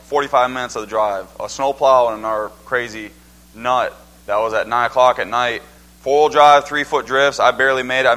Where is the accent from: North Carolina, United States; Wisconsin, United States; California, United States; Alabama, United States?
Wisconsin, United States; Anyways, yeah, I grew up in Wisconsin, so the cold is not that big a deal